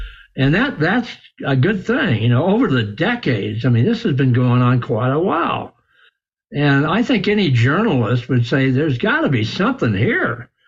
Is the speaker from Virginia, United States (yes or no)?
no; San Diego, California, United States; I grew up in San Diego